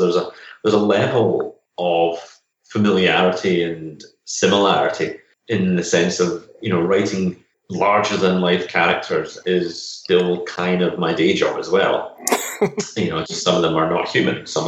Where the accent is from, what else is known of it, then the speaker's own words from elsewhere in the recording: Scotland, United Kingdom; also born or lived in England; now in Los Angeles, United States; I'm originally from Scotland, but I lived for the, you know, not counting the last year and a half, I've lived in England since the year 2000, working for, as you know, Games Workshop. Summer last year, I moved over to Los Angeles